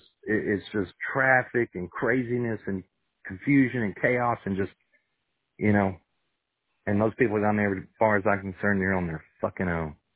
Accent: Arkansas, United States; moved away; I'm originally from Arkansas, and I grew up in a small town in Arkansas. And I mean, I'm talking rural. There was a slaughterhouse on one side of me, and there was a dairy on the other side.

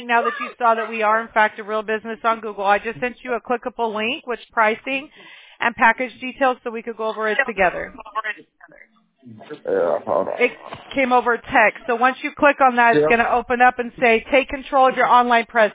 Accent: Apple Valley, California, United States; I grew up in Apple Valley, so I'm familiar.

